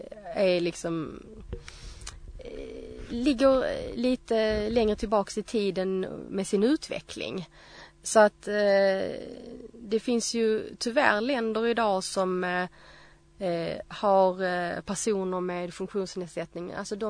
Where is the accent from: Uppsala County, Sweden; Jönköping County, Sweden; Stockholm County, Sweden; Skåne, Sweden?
Skåne, Sweden; jag är ju inte bara blind, utan jag är ju också kvinna och jag är ju från Skåne